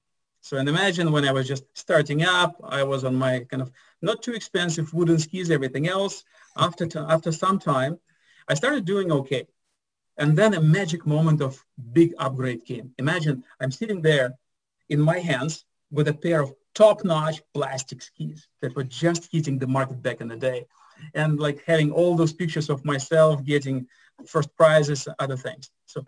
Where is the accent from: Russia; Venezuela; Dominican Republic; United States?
Russia; I grew up in Russia in a small town between Moscow and St. Petersburg.